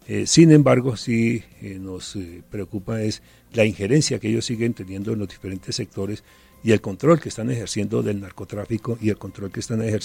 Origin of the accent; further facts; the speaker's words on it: Tinjacá, Boyacá, Colombia; Sí, mi tierra, Tinjacá, Boyacá.